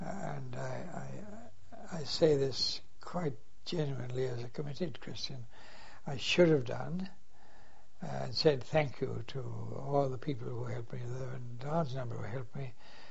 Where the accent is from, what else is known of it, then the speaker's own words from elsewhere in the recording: England, United Kingdom; I said, no, I'm an English airman.